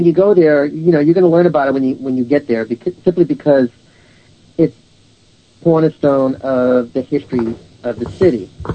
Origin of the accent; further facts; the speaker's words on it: New Orleans, Louisiana, United States; moved away as an adult; now in California, United States; I mean, I'm from New Orleans, where I was born, where I was raised. It's where I went to school and finished college before I moved to California.